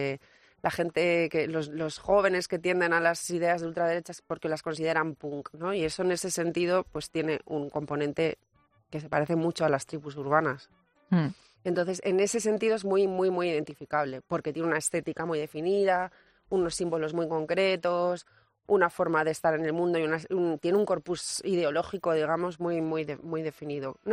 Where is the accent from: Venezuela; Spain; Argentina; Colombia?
Spain; Ponferrada, Castile and León; Bueno, es una ciudad de 60.000 habitantes, pero bueno, en mi lugar natal.